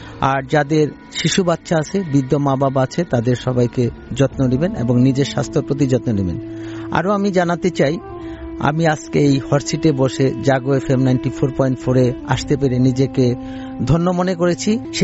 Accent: Manikganj, Dhaka Division, Bangladesh; আমি ঢাকা মানিকগঞ্জ থেকে আসছি।

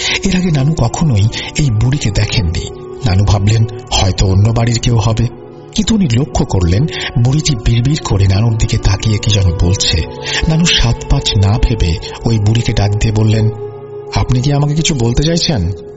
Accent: Chittagong Division, Bangladesh; আমার বাড়ি কুমিল্লা জেলার মনোহরগঞ্জ উপজেলার কোন এক গ্রামে।

